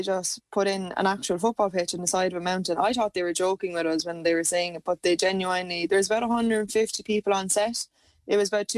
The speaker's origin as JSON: {"language": "English", "region": "Tipperary", "country": "Ireland", "said": "I suppose we're all from Tipperary and we love to see Tip people doing well."}